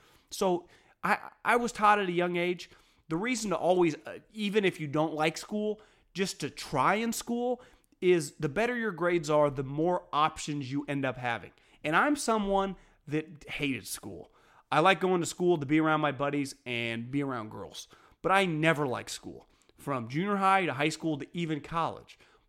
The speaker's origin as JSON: {"language": "English", "region": "California", "country": "United States", "said": "There's no chance, and I'm from the Bay, and I watched basically every game Christian McCaffrey ever played at Stanford."}